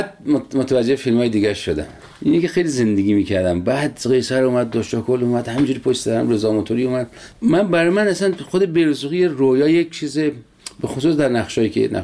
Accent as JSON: {"language": "Persian", "town": "Sangsar", "region": "Semnan", "country": "Iran", "said": "غذای سنتی ولایت ما سنگسر، یکی از دهات شمال سمنان"}